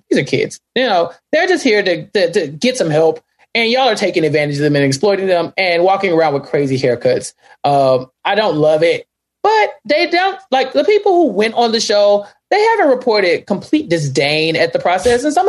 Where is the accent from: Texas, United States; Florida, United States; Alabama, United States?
Texas, United States